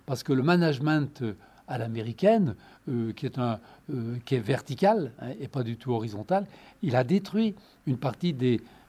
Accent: France; Chez nous, en France, on n'a pas cela.

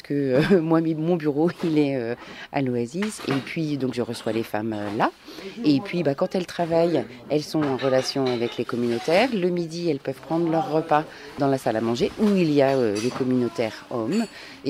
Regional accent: Kinshasa, DR Congo; moved away as an adult; now in France; Je viens du Congo RDC, exactement à Kinshasa. Exactement. Oui, depuis quelques années, je suis en France. Déjà 5 ans bientôt.

